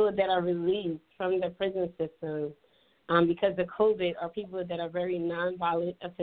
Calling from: Philadelphia, Pennsylvania, United States; I'm calling from Philadelphia, PA.

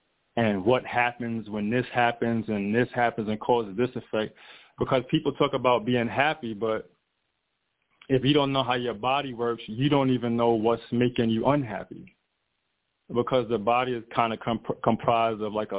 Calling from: Atlanta, Georgia, United States; I'm calling from Atlanta, Georgia.

